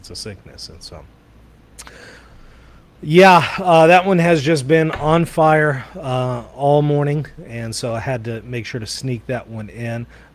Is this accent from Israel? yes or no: yes; Israel; Growing up in Israel, that's all I ever heard of was the Holocaust.